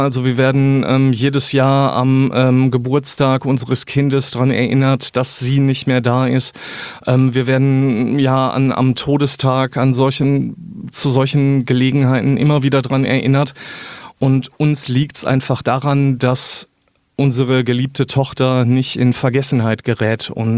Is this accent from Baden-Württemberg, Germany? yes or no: no; Münster, North Rhine-Westphalia, Germany; Wir sind aus Münster